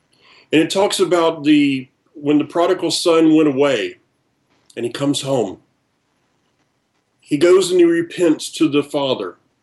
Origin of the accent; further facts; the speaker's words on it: the South, United States; I'm from the South.